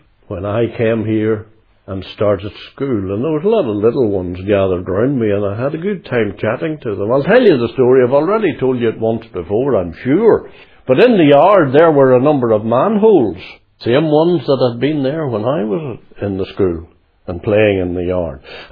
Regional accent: London, United Kingdom; accent: Cockney; And I had this Cockney accent coming from London, and I was only small. But I picked it up from those around me.

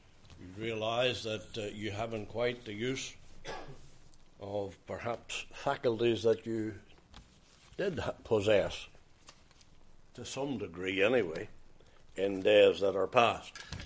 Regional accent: Lisnaskea, Northern Ireland, United Kingdom; born there; I was born outside Listnaskee, in a wee place called Kinahe, townland of Kinahe.

